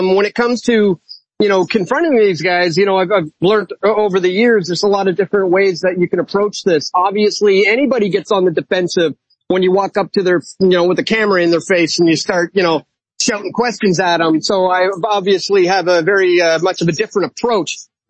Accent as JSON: {"language": "English", "country": "Canada", "said": "as a Canadian, I'm often interested in the Canadian connection"}